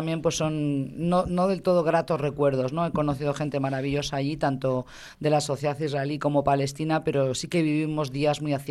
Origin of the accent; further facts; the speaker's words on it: Arrasate, Basque Country, Spain; also born or lived in Vitoria-Gasteiz / Montevideo; yo soy de Arrasate, nací en Gasteiz, como mucha gente de Arrasate, pero bueno, hace poquito que he regresado a Euskadi, prácticamente 2 años. Estaba residiendo en Montevideo, en la capital de Uruguay